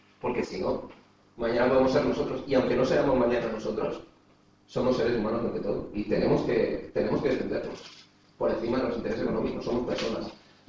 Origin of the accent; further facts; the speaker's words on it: Germany; habría ocurrido en Alemania, pero yo como alemán no quería